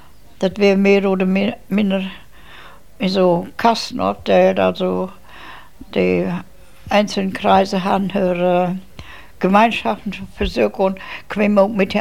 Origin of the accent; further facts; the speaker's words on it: Holtrup, Lower Saxony, Germany; Ich komme aus Holtrup. Das ist ein Buhrendorf, ausschließlich Buhrendorf.